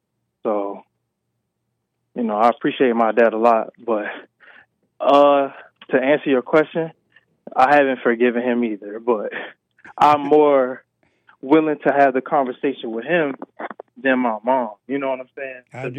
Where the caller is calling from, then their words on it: Georgia, United States; also born or lived in Baltimore; So I'm calling out of Georgia, but I was born in Baltimore. And that's where my dad's side is from.